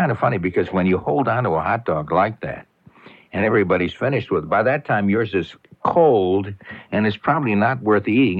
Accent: Everett, United States; Now, when I was growing up in Everett, B.B. Cohen, who lived next door, a sickly-looking person, lived right across the way.

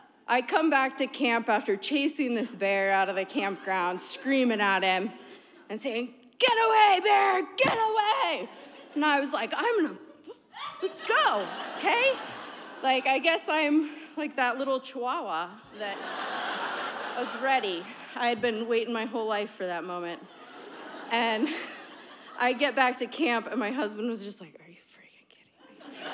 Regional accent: Alaska, United States; And me, growing up in Alaska, my first thought was not, try to help your husband.

